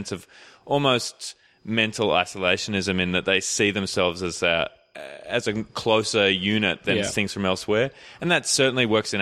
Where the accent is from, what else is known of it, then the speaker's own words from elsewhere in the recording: Glen Innes, New South Wales, Australia; Well, we're from Glen Innes. Like, my hometown has 11 pubs and we can only ever be on one at a time, you know?